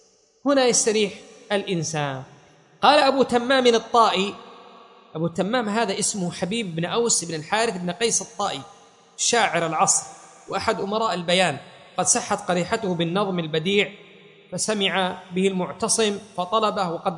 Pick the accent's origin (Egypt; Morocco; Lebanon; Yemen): Yemen; لو كان القات ثقافة، أي خلونا يخلوا القات هذا عندنا في اليمن، أي حاربونا عليه؟